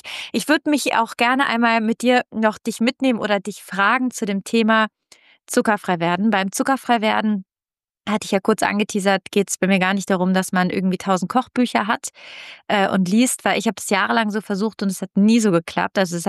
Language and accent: German; Italy; ich komme aus Italien und die denken einfach